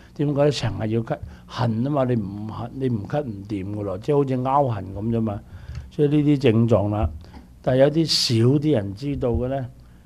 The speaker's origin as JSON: {"language": "Cantonese", "region": "Guangdong", "country": "China", "said": "第四咧，我哋廣東人特別多啦。"}